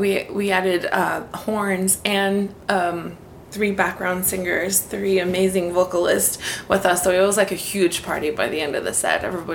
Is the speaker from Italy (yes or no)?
no; Madagascar; So since I'm from Madagascar, and I haven't released a new record over there in a little while